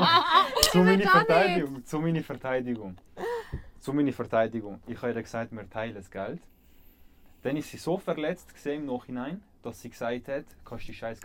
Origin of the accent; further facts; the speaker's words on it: Switzerland; Das sind wir Schweizer.